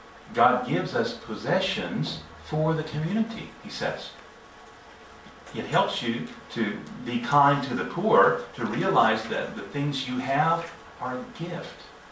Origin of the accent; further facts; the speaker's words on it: United States; I'll talk about my country since I'm an American, but you might find some common points of this in your culture.